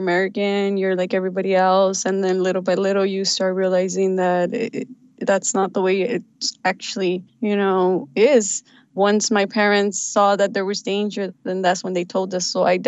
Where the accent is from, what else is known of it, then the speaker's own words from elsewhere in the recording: Mexico; also born or lived in United States; it took a while for me to become a resident also in Mexico, even though I'm from Mexico.